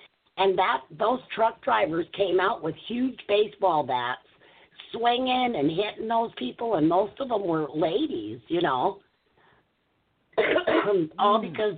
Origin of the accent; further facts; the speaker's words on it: Wisconsin, United States; You know, I grew up in Wisconsin, and we had some mink farms out there as well.